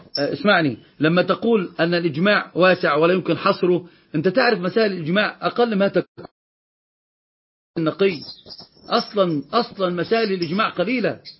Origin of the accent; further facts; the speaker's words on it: Egypt; وضبط عندنا في مصر ضبط ثالث